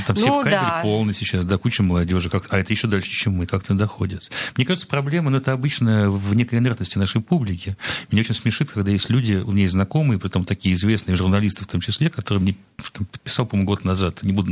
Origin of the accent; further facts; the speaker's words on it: Saint Petersburg, Russia; Ну, у нас такие же снобы. Мы же петербуржцы, мы же не можем себе позволить лишние 100 метров пройти.